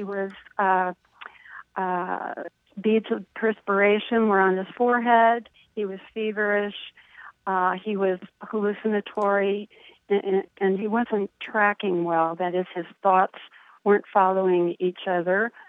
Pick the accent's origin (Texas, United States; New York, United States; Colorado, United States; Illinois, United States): Illinois, United States; Chicago; I grew up in Chicago in the 40s, the 1940s. It was probably one of the most segregated and racist cities in the country.